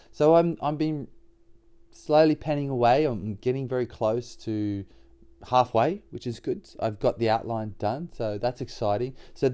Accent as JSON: {"language": "English", "town": "Bathurst", "region": "New South Wales", "country": "Australia", "tie": "born or raised there", "said": "I will be going back to my hometown, which is Bathurst. Big shout out to Bathurst in New South Wales Central West, which is, if you don't know, 3.5 hours northwest of Sydney, roughly."}